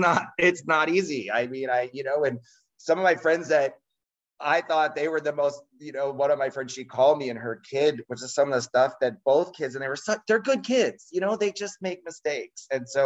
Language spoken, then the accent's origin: English; Miami, Florida, United States; We had a little lease of land in a Immokalee, Florida. I grew up in Miami, Florida.